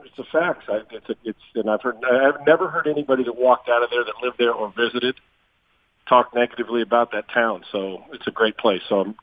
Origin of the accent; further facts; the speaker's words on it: San Diego, California, United States; also born or lived in Dallas; now in Houston, United States; I'm from San Diego. I live in, you know, I've lived in Dallas. My kids went to school in Dallas. I'm in Houston now.